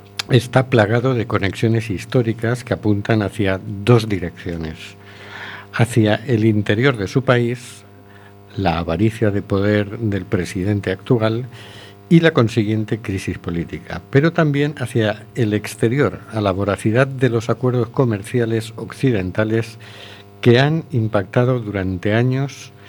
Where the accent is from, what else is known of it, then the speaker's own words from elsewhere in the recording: Valencia, Valencian Community, Spain; Yo soy de Valencia, vivía en Valencia, ¿no?